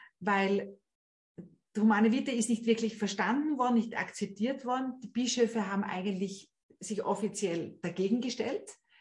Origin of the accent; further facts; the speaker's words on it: Styria, Austria; Das ist hier bei uns in der Steiermark, in der Nähe von Graz.